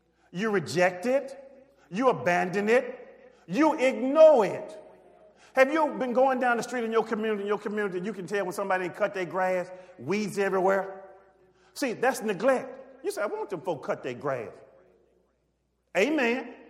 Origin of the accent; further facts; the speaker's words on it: the South, United States; See, I'm from the South.